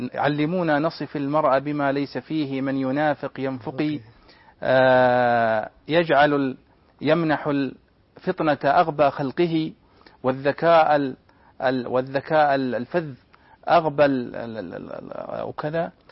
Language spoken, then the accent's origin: Arabic; Abha, Asir, Saudi Arabia; ثم ذهبت إلى محل عندنا في أبها للدروع